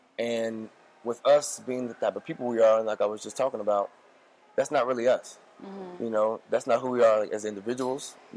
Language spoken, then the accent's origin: English; Atlanta, Georgia, United States; We grew up in Atlanta together